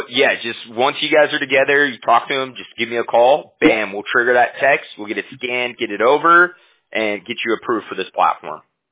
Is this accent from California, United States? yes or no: yes; Huntington Beach, California, United States; Yeah, we're in California. I'm from Huntington Beach.